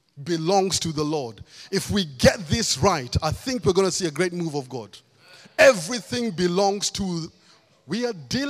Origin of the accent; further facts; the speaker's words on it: Kenya; now in United Kingdom; You see, I come from Kenya. In Kenya, we were colonized by the British.